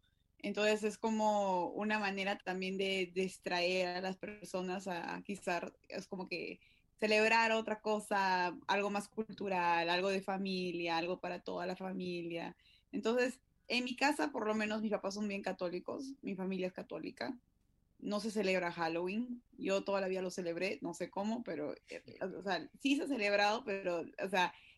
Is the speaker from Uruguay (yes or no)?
no; Peru; a pesar de que yo vivo ahora en otro país, yo soy peruana y moriré peruana por siempre